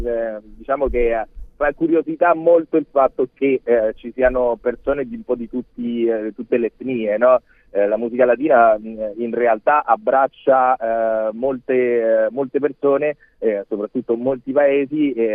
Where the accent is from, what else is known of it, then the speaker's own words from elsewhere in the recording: Peru; Italian is a second language; now in Italy; soprattutto il mio paese d'origine, che è il Perù, nel quale sono stato più volte anche in televisione